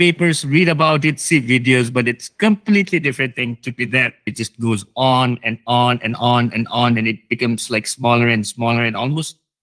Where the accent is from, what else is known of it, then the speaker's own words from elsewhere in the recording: Nepal; Actually not, because the world for you, what was these bounds, that little valley that was a world enough in itself.